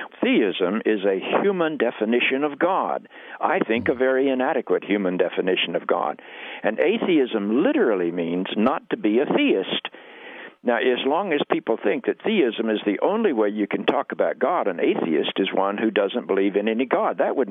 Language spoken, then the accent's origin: English; the South, United States; But Weldon, I grew up in the South, and I lived through the race battles and the civil rights movement and the desegregation.